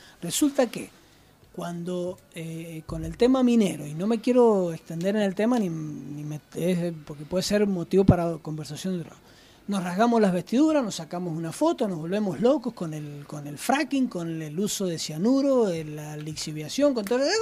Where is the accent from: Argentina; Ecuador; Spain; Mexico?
Argentina; cuestiones que como argentinos tenemos que ir creciendo